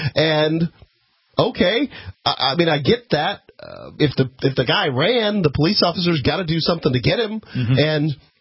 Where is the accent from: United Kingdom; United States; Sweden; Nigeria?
United States; Bradenton, Florida; also born or lived in Sarasota; So I was born in Sarasota Memorial Hospital, one county south of Manatee, where I grew up. My hometown is Bradenton, Florida.